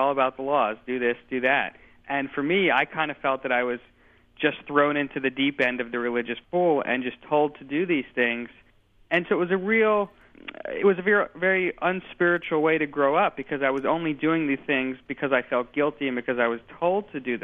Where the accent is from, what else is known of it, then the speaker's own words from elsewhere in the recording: Bible Belt, United States; growing up in the Bible Belt in the United States, there are churches on every street corner